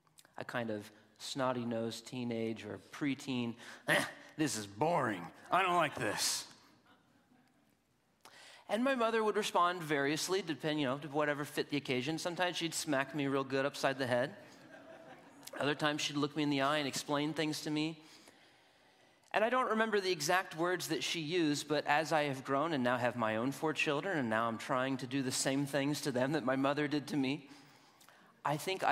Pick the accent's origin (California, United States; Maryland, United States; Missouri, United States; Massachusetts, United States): Missouri, United States; St. Louis; I grew up in St. Louis, and when I was growing up in St. Louis, my mother was a wise mother